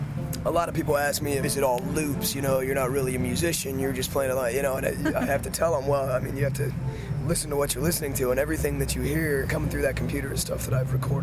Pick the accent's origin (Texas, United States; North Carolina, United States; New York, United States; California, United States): Texas, United States; El Paso; I love El Paso to death. Yes. Love it to death. It's my hometown. You know, it's where I got my start.